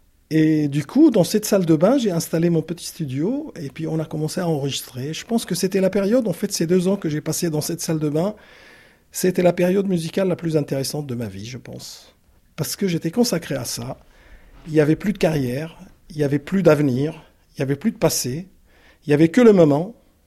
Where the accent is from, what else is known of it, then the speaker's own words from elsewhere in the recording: Aleppo, Aleppo Governorate, Syria; Je suis syrien, d'Alep.